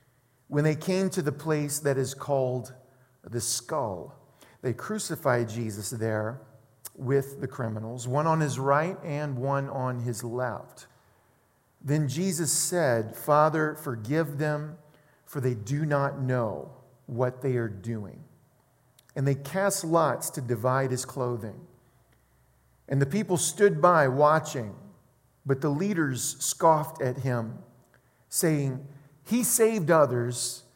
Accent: Louisiana, United States; Because I'm from South Louisiana, baby. I got to have my crawfish and crab and shrimp

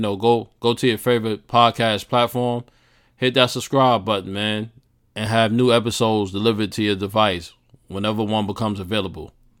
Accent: Jamaica, Queens, New York, United States; And, of course, I'm from New York. Jamaica, Queens. 40 Projects, baby. Jamaica, Queens.

